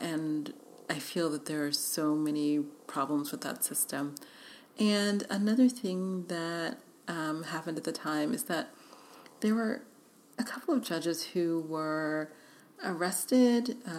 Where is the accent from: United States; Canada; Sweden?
United States; New York City, New York; now in Los Angeles, United States; I didn't grow up driving because I grew up in New York City, so driving, having to drive is a challenge